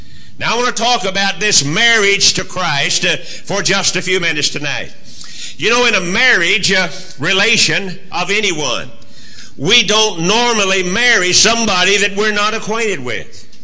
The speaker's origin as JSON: {"language": "English", "region": "California", "country": "United States", "tie": "born or raised there", "said": "I grew up in California."}